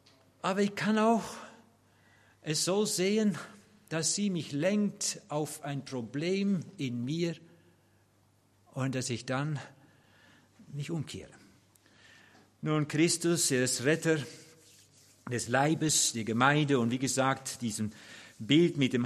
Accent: Netherlands; German is a second language; nicht allein als Mann, sondern auch als Holländer. Wir haben eine andere Art und sprechen die Dinge so manchmal etwas komisch

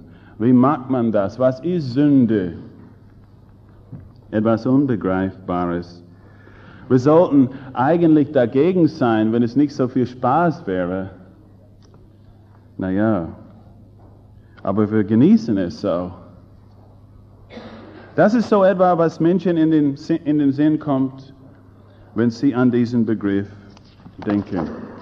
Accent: Southern United States, United States; Wir Amis benutzen das Wort, zumindest wir aus den Südstaaten, wo ich herkomme

